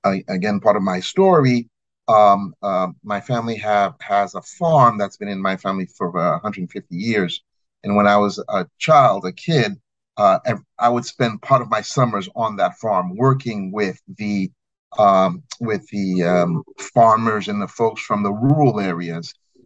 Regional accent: Haiti; also born or lived in North Africa; now in United States; So I grew up in Haiti. My parents are Haitian. I was born in North Africa.

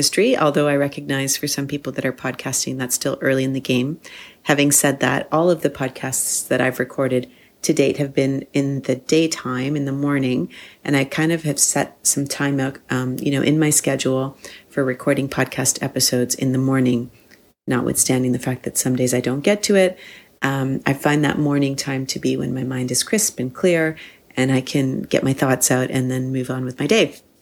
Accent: Canada; I am Canadian

